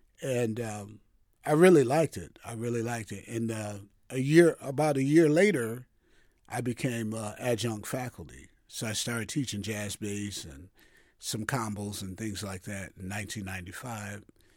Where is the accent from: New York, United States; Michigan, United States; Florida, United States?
Michigan, United States; Detroit; Well, this program is unique because I was able to instill the values of my hometown, Detroit.